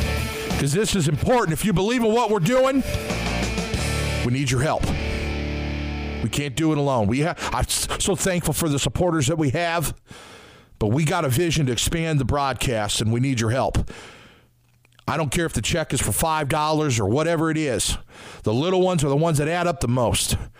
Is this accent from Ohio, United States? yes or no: yes; Wadsworth, Ohio, United States; I grew up in Wadsworth. We don't have any butcher mills in Wadsworth.